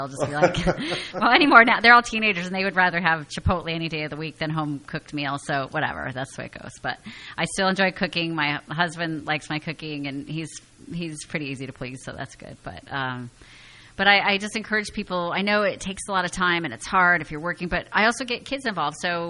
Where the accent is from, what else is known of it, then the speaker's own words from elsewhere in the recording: Iowa, United States; I use this company called Cookbook Specialists out of Iowa, because I grew up in Iowa, so I was happy to support my hometown team.